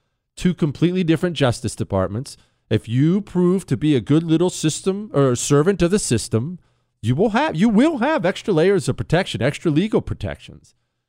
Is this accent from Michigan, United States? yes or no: no; Ohio, United States; also born or lived in Montana / Washington, D.C. / Arizona; now in Texas, United States; I'm not a New Yorker. I'm from Ohio and Montana, and I lived in D.C. I lived in Arizona. I ran for Congress in Arizona. I live in Texas now.